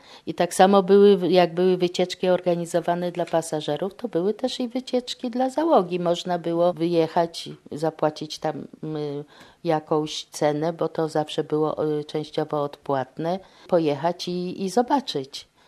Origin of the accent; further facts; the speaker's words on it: Gdańsk, Pomeranian Voivodeship, Poland; born there; now in Gdynia, Poland; Zawsze Gdynia była tym najlepszym miastem, chociaż urodziłam się w Gdańsku, nie mam nigdy takiego sentymentu jak do Gdyni.